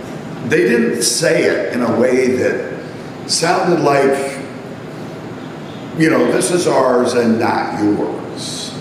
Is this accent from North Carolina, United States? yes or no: no; Massachusetts, United States; they asked us, where are you from? We said, Massachusetts.